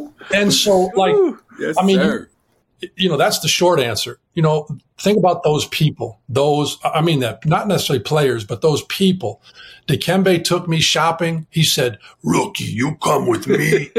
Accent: Milwaukee, Wisconsin, United States; it was also growing up in Milwaukee, it was Ray Allen and it was Michael Redd.

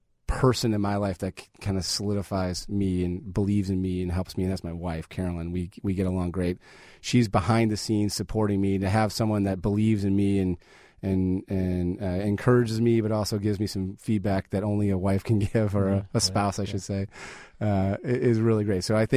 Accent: Chicago, Illinois, United States; I'm a Chicagoan by heart, and I'm an optimist by heart.

